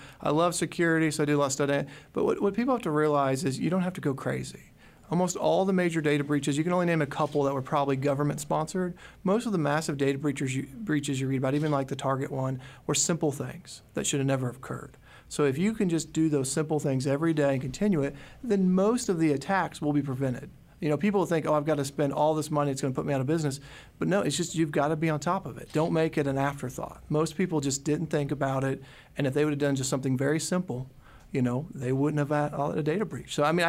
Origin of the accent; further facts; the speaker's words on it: Fayetteville, Arkansas, United States; also born or lived in Elkins / Bentonville; now in Springdale, United States; I was born in Fayetteville, lived in Elkins, lived in Bentonville, went to school there, and then graduated high school in Peerage and now live in Springdale where my kids go to school. So I consider the whole area my home.